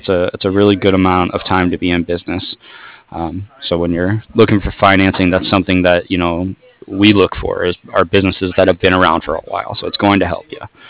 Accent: San Francisco, California, United States; now in San Diego, United States; Well, I'm actually from San Francisco. I'm in San Diego right now, though.

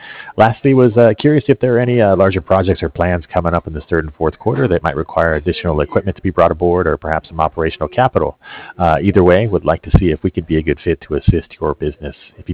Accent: Cardiff, Wales, United Kingdom; I'm just following up. I'm from Cardiff.

